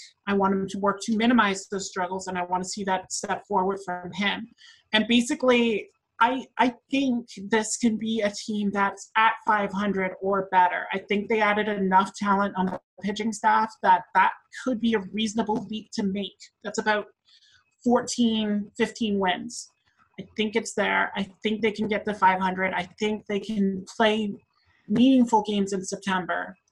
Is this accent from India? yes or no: no; Canada; We're Canadian. Yeah, right. We're very modest.